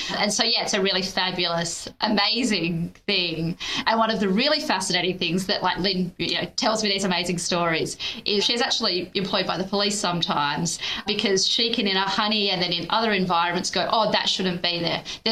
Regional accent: Australia; So as the Australian, I have been informed that there is a well-known … in the world.

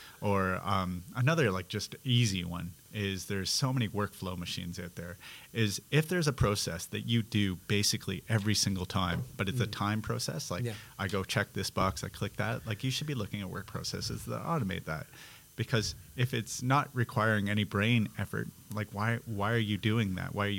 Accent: Canada; now in Perth, Australia; Like we're in Perth, Western Australia, right? I grew up in Canada, not California, where everything was 24 hours.

